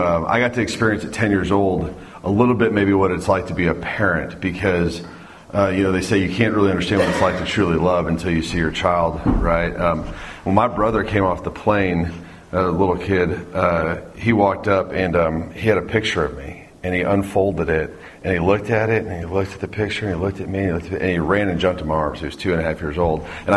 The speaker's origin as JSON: {"language": "English", "town": "Fort Worth", "region": "Texas", "country": "United States", "tie": "born or raised there", "also_born_or_lived": "New Jersey", "said": "I was raised in the Fort Worth area and New Jersey. We moved from that area when I was a kid, and I was an only child till about 10."}